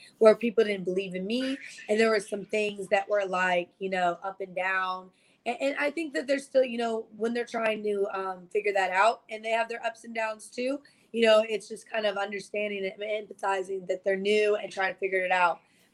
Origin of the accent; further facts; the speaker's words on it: Germany; And growing up in Germany, you know, I remember walking to the parks